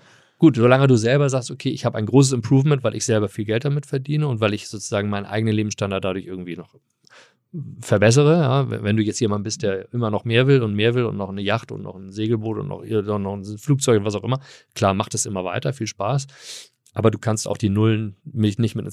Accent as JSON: {"language": "German", "region": "Hamburg", "country": "Germany", "tie": "born or raised there", "also_born_or_lived": "California, United States", "said": "ich bin ja hier aufgewachsen in Hamburg"}